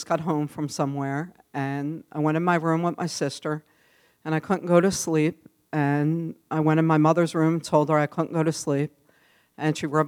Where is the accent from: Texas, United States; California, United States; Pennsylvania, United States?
Pennsylvania, United States; Philadelphia; I was around 8 years old. I grew up in Philly.